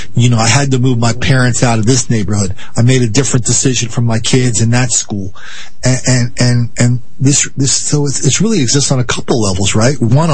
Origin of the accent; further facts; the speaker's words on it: United States; I'm a person, I'm an American, I'm an individual.